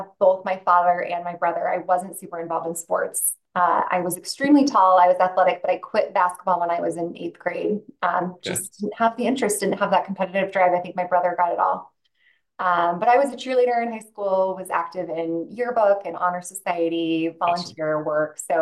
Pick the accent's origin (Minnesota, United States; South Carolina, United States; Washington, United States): Washington, United States; Spokane; but growing up in Spokane and then having my brother be there, I thought there's no way.